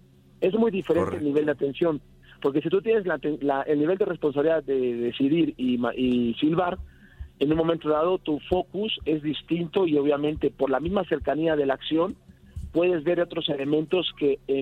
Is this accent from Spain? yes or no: no; Mexico